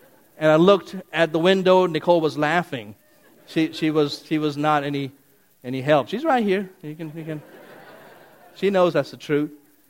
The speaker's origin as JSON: {"language": "English", "country": "India", "tie": "born or raised there", "said": "I was chased by bees growing up in India."}